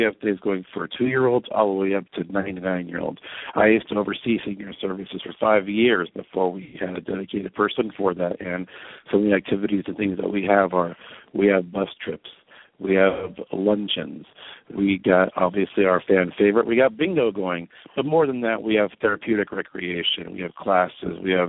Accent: Manhattan Beach, California, United States; and super proud to be growing up in the Manhattan Beach school system, and here I am today, just trying to give back a little something to what I took out.

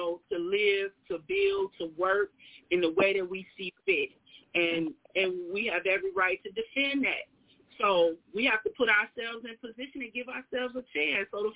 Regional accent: Chicago, Illinois, United States; I'm from Chicago. I'm from Inglewood, in fact.

